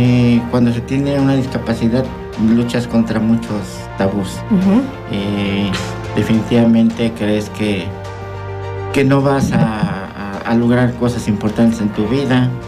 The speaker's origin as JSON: {"language": "Spanish", "town": "Malinalco", "region": "State of Mexico", "country": "Mexico", "tie": "born or raised there", "moved": "as an adult", "lives_now": "Cuernavaca, Mexico", "said": "Yo nací en el Estado de México, uh-huh. en Malinalco, Estado de México, ahí en 1967. Y bueno, pues en aquel tiempo era un pueblo pequeño y todo el mundo soñamos con salir adelante. Por aras del destino llegué aquí a Cuernavaca a los 18 años."}